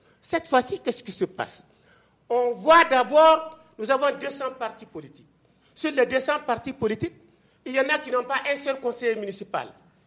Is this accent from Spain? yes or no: no; Mali; Je suis du Mali. Je suis à l'intérieur. Nous avons des parents à l'intérieur.